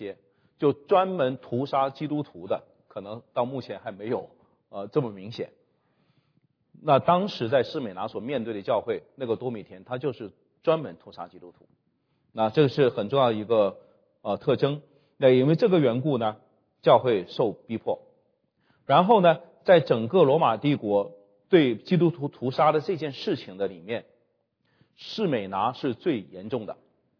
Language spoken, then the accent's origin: Chinese; China; 那这件事情呢很感谢神我们中国人经历过，就在近代，在文革左右